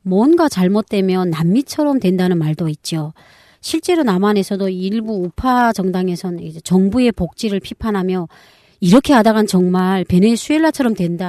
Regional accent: North Korea; now in South Korea; 저희 탈북자

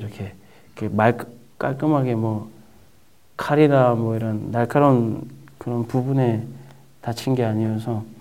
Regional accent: North Korea; now in South Korea; 근데 북한에서 온 친구는 저 혼자인 거예요.

